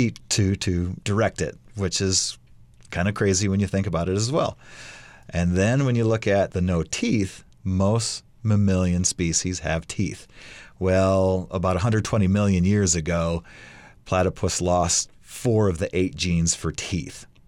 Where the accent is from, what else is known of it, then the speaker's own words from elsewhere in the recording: Iowa, United States; now in Idaho, United States; You know, growing up in the Midwest and Iowa, not a lot of public lands for us to use.